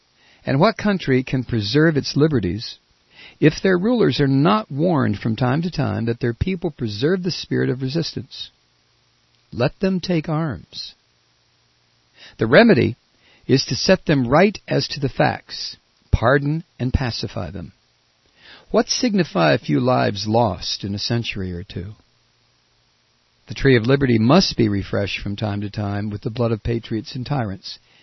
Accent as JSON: {"language": "English", "town": "Toledo", "region": "Ohio", "country": "United States", "tie": "born or raised there", "said": "Turns out he's from my hometown, Toledo, Ohio."}